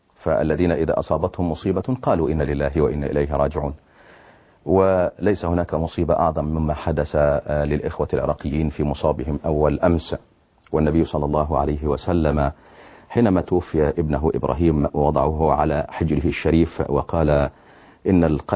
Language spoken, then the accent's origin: Arabic; Libya; فأنا شاب ليبي مسلم من أهل السنة والجماعة، رباني والداي منذ الصغر على الدين